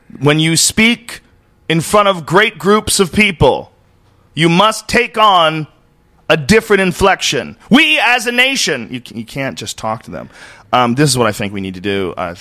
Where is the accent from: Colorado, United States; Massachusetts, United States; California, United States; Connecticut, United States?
Massachusetts, United States; Boston; accent: Boston; You know, I didn't even realize how heavy my Boston accent was until I started seeing myself on television.